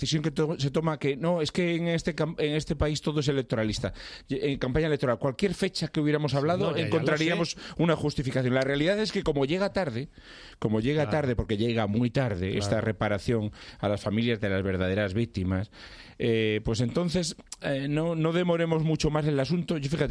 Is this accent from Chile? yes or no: no; Ferrol, Galicia, Spain; born there; Yo nací en Ferrol